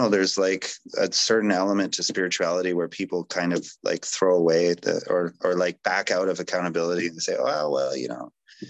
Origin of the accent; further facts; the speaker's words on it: Ontario, Canada; Yeah, I grew up near Toronto.